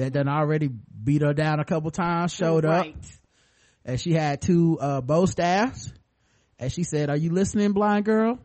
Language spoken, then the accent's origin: English; Australia; and I'm from Australia.